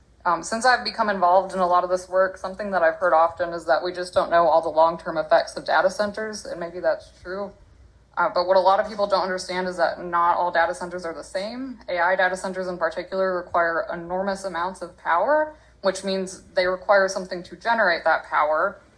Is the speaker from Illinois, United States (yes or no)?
no; Southaven, Mississippi, United States; I am also from South Haven, like Jason, where, as you're aware, XAI's newest data center is located.